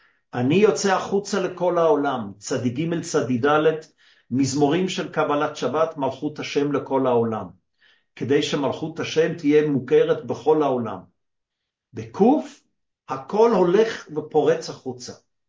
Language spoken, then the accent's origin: Hebrew; Basel, Basel-Stadt, Switzerland; בבאזל, עיר מולדתי